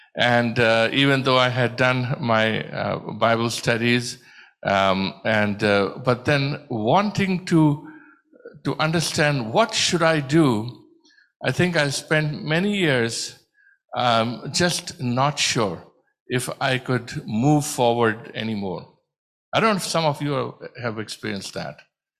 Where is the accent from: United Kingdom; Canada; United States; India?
India; Growing up in India, I think of my journey